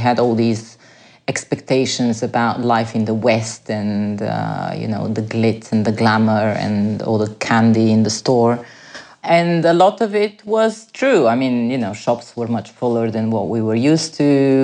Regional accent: Bulgaria; moved away; also born or lived in Nottingham; which was a local school in Nottingham. And, we came from Bulgaria. I was being told that we are a poor socialist country and now we are going to the rich Western country.

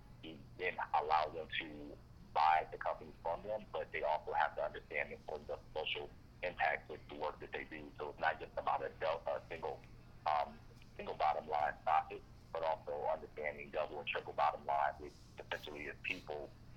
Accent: Flint, Michigan, United States; how I was raised growing up in Flint, Michigan, I knew at a very young age, coming from merely poverty

